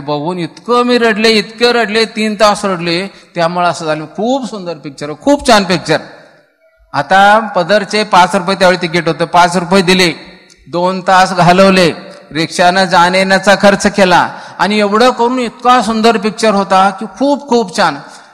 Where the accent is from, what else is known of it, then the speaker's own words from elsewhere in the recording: Kolhapur, Maharashtra, India; proper आमचं गाव कोल्हापूर, आणि कोल्हापूरचे लोक आहेत ते थोडीशी तिखट जास्त खाणारे लोक